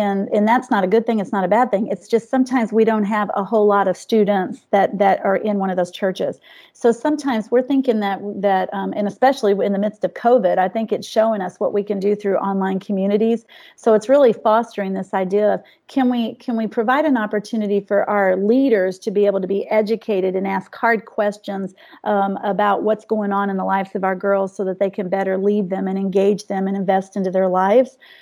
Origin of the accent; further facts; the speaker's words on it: Kentucky, United States; accent: Eastern Kentucky; I'm trying to watch the way I say that so that my Eastern Kentucky accent doesn't play out.